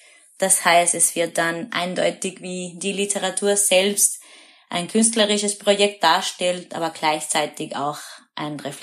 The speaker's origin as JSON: {"language": "German", "country": "Argentina", "second_language": "German", "moved": "as an adult", "lives_now": "Vienna, Austria", "said": "Ich komme aus Argentinien, habe dort Letras an der Universität von La Plata studiert und bin 2014 nach Wien gezogen."}